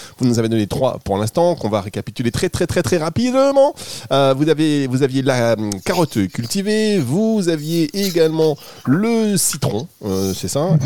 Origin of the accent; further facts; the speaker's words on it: Hauts-de-France, France; accent: Nord; Mais c'est parce que je viens du Nord, hein, donc j'ai un accent du Nord et je le cache.